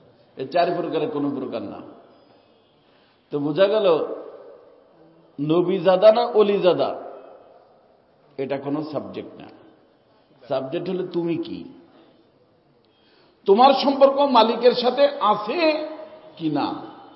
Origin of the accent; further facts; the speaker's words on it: Faridpur, Dhaka Division, Bangladesh; কারণ আমার বাড়ি তো ফরিদপুরে, কারণ ফরিদপুরে পীরের অভাব নাই, অনেক বেশি পীর ফরিদপুরে।